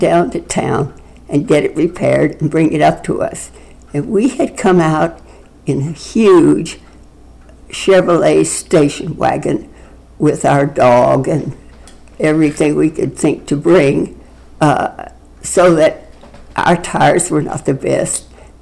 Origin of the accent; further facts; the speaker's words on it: Texas, United States; born there; I was born in Northwest Texas in the flatland of the flatland, and it was in 1928 on New Year's Day.